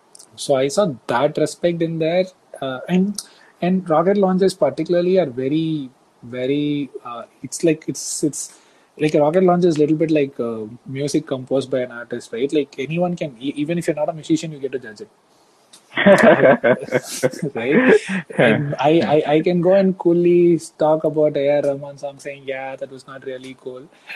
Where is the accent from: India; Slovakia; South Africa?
India; now in United States; hey, I'm from India